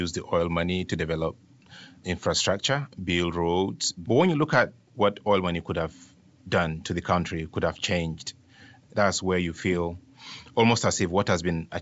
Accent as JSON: {"language": "English", "country": "Nigeria", "said": "You know, as a Nigerian, you can't escape it."}